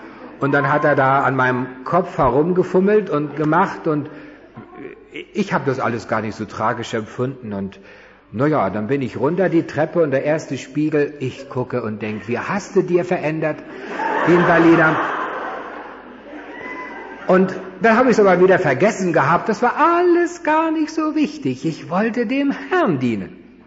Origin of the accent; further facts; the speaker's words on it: Northern Germany, Germany; Ich komme oben aus Norddeutschland.